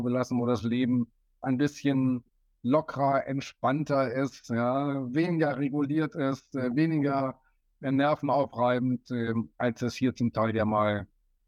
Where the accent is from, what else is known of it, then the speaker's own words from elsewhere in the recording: North Rhine-Westphalia, Germany; die aus meiner alten Heimat kommen, also eher aus der nordrhein-westfälischen Ecke